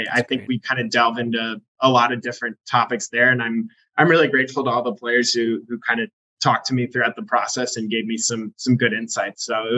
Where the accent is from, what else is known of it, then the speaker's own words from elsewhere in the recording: Ireland; Hey, I'm Irish. I'm Irish. And Irish people are allowed to like Dirty Shirley's.